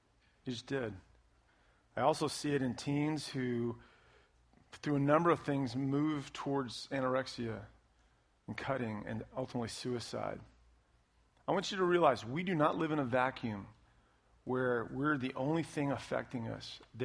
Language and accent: English; United States; As a believer, as an American, as someone who lives in this area